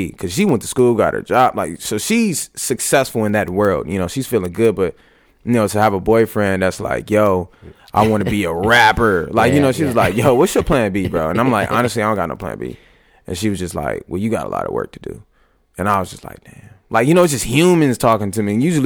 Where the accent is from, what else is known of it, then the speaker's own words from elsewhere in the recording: Detroit, Michigan, United States; Detroit is a very slept on city in my opinion, because it's like we come from the Motowns to the EDMs to the house music to the rock